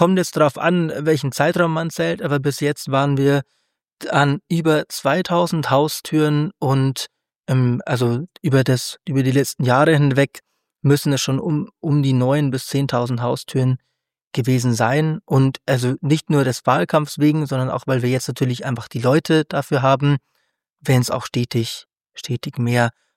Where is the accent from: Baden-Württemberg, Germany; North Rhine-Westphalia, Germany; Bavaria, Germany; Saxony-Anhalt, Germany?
Bavaria, Germany; Regensburg; ich komme ja aus dem Regensburger Norden.